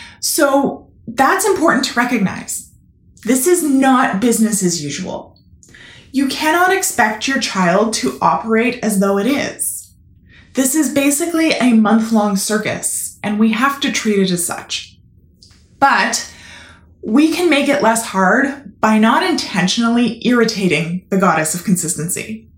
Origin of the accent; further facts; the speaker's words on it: Canada; As a Canadian, the passing of Remembrance Day has always signaled the start of the holiday season for me